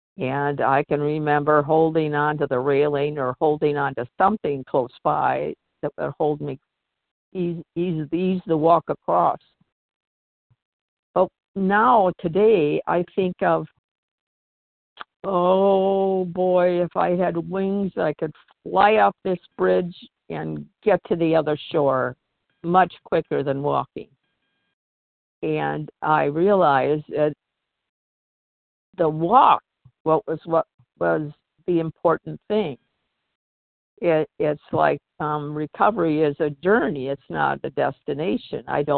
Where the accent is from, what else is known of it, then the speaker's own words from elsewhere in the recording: Washington, United States; I'm from Washington State.